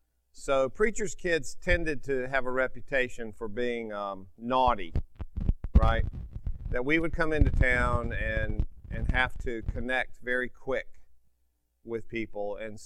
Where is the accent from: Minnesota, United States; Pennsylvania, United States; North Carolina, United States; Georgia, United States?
North Carolina, United States; born there; I was born in July of 54. And in a little church in an obscure little town in eastern North Carolina